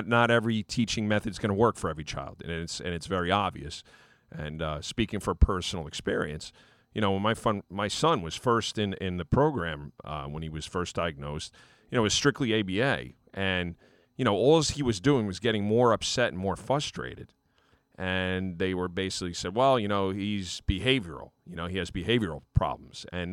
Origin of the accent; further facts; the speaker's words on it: New Jersey, United States; we're from the New Jersey area